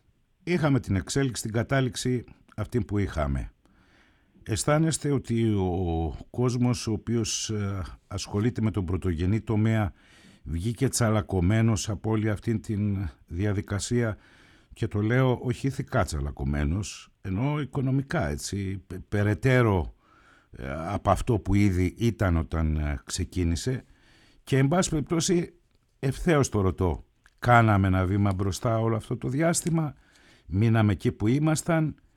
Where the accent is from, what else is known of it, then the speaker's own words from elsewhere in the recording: Greece; είμαστε ξύπνοι ως Έλληνες